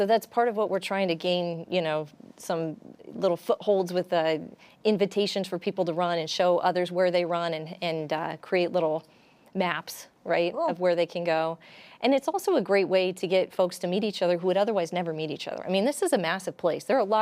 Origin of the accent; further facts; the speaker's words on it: Midwest, United States; Well, so I grew up in the Midwest, and baseball was my lullaby, right?